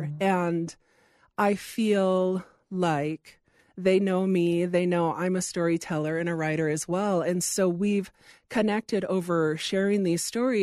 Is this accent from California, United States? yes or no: no; Hawaii, United States; now in Idaho, United States; and I'm from Hawaii, and now I live in Idaho.